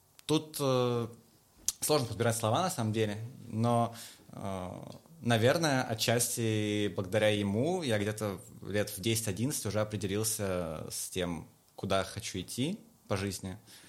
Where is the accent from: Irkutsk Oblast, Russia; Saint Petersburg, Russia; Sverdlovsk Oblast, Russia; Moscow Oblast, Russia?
Moscow Oblast, Russia; я сам из Московской области.